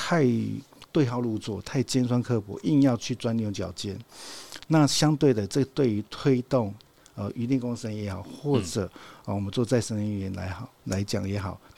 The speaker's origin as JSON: {"language": "Chinese", "region": "southern Taiwan", "country": "Taiwan", "said": "比如说我来自于南部嘛，中南部都是透天最多"}